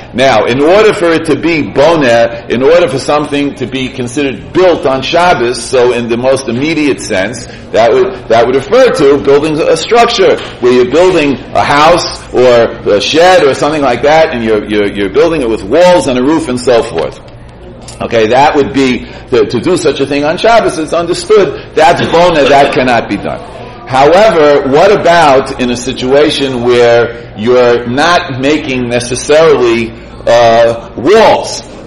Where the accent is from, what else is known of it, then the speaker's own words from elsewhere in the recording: New York, United States; But, you know, as a kid growing up, a lot of the places in New York did not have Erevin